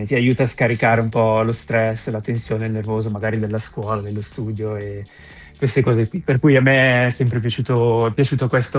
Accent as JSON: {"language": "Italian", "town": "Sirone", "region": "Lombardy", "country": "Italy", "tie": "born or raised there", "said": "il mio paese, Sirone, non aveva una squadra di calcio a 11, o meglio, si doveva andare in altri paesi a giocare perché non avevamo il campo"}